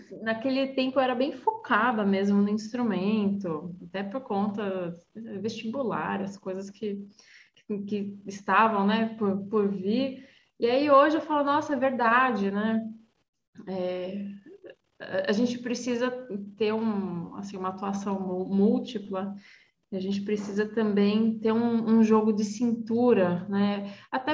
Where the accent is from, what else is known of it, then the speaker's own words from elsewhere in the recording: São Caetano do Sul, São Paulo, Brazil; Fundação das Artes de São Caetano do Sul, que é a minha cidade natal, né? Eu sou do ABC, gente.